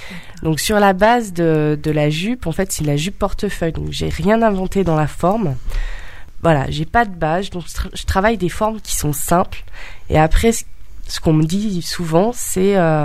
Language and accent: French; Bourgoin-Jallieu, Auvergne-Rhône-Alpes, France; je suis de la région. Je suis née à Bourgoin. J'ai fait toutes mes études à Bourgoin et j'ai 28 ans.